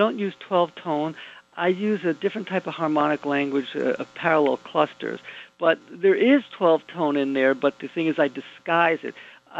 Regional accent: Miami Beach, Florida, United States; Well, I grew up in Miami Beach. I went to North Beach Elementary, Nautilus Junior High School, and Miami Beach Senior High, and I had a wonderful time growing up.

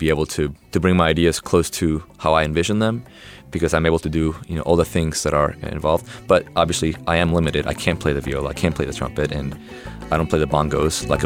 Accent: Florida, United States; also born or lived in Peru; now in North Carolina, United States; I grew up by the beach. I grew up in Peru and Florida, so I feel most at home in a warm climate. And now that I live in North Carolina

